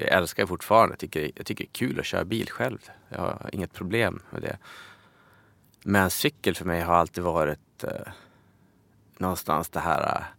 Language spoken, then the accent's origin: Swedish; Umeå, Västerbotten County, Sweden; now in Stockholm, Sweden; jag hade bott utanför Södermalm sen jag flyttade till Stockholm. Så jag är ju från Umeå